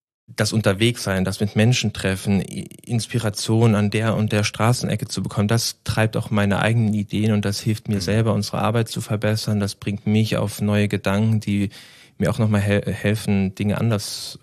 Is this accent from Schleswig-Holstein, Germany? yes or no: yes; Krempe, Schleswig-Holstein, Germany; born there; ich bin in Krempe geboren, im schönen Schleswig-Holstein, Kreis Steinburg, kann ich nur empfehlen.